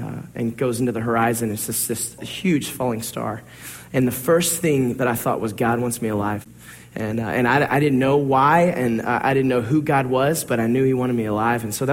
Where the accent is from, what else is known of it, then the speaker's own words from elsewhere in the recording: Toledo, Ohio, United States; also born or lived in Memphis; Well, I was born in Memphis in 1978 and moved to Toledo, Ohio when I was two.